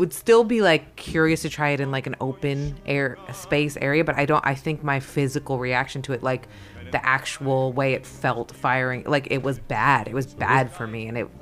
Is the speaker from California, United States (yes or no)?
yes; Los Angeles, California, United States; Here, like in LA and Hollywood.